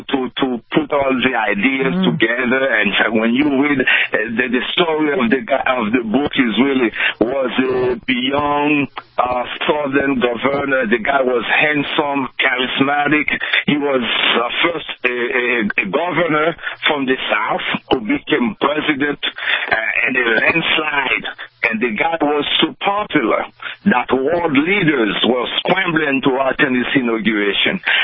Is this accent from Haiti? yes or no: yes; Haiti; English is a second language; moved away as an adult; now in United States; of course, you know, from my home country, Haiti.